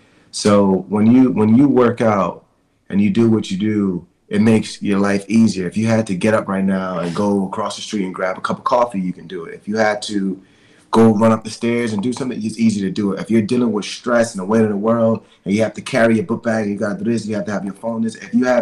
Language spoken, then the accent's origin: English; Brooklyn, New York, United States; By default, I mean, I'm from New York, so I feel like I got to represent New York Knicks and you know, Brooklyn Nets, and I was born in Brooklyn.